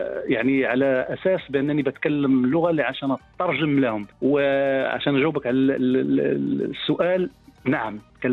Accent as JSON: {"language": "Arabic", "town": "Casablanca", "region": "Casablanca-Settat", "country": "Morocco", "said": "كنقول لي أنا من المغرب، يقول لك منين، بعض مرات أغلبيتهم يكونوا زايرين المغرب، وهذا بيقول لك تقول دار بيضاء"}